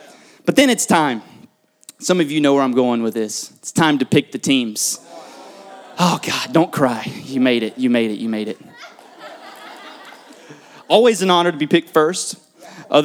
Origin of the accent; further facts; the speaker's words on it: Shreveport, Louisiana, United States; now in Miami, United States; But I've been in Miami for about 1.5 years. But growing up in Shreveport, I was the last of 7 siblings.